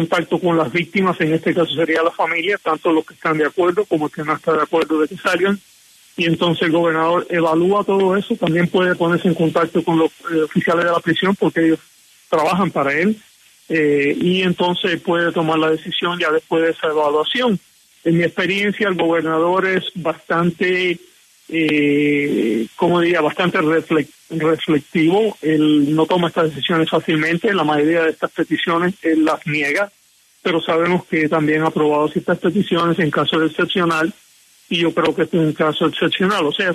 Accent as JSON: {"language": "Spanish", "country": "Cuba", "moved": "yes", "lives_now": "United States", "said": "en mi caso yo soy cubano, llegamos inclusive a través de los vuelos de la libertad, llegamos a Miami, estuvimos en la Casa de la Libertad, y después mi familia estaba ya todo en California."}